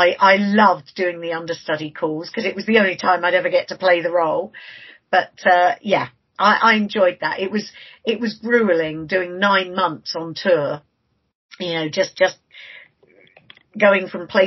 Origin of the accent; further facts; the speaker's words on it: High Wycombe, South East England, United Kingdom; And our final show was in my hometown where I live, of High Wycombe, on the 15th of March last year.